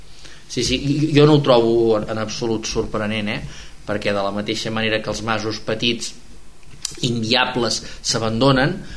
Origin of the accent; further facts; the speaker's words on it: Catalonia, Spain; d'allà on jo visc, que jo sóc de la Marina de la Selva, diguéssim, tal que també se'n diu l'Alt Maresme